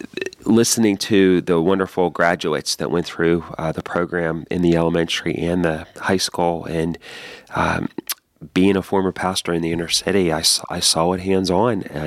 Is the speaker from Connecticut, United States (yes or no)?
no; Pittsburgh, Pennsylvania, United States; And I'm a city boy. I grew up in Carrick, Overbrook area. I'm a product of Catholic and public education.